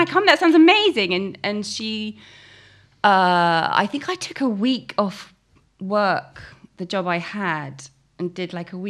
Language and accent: English; South East England, United Kingdom; also born or lived in London; I grew up in Hampshire